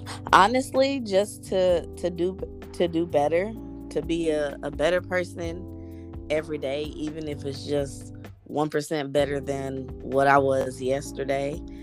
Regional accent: Lebanon, Tennessee, United States; I am originally from a town called Lebanon, Tennessee. 30 miles east of Nashville, Tennessee, and I am 30 years old.

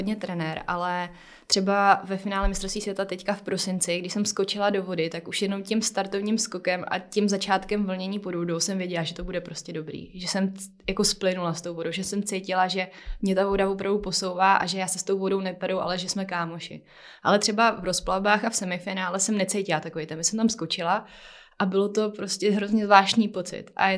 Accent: Chomutov, Ústí nad Labem Region, Czechia; jsem z Chomutova z malého města, nemáme tam profesionální podmínky

